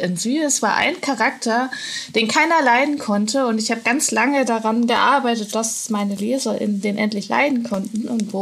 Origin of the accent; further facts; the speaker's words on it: Torgau, Saxony, Germany; moved away; Also ich komme ursprünglich aus dem Leipziger Raum, Torgau, so, also das ist nochmal eine Kleinstadt in der Nähe und ja, dann nach Hamburg